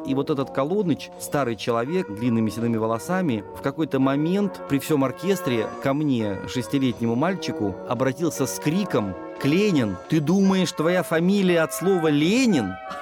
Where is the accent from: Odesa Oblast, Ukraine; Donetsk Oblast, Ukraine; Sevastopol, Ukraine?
Sevastopol, Ukraine; Я родился в Севастополе.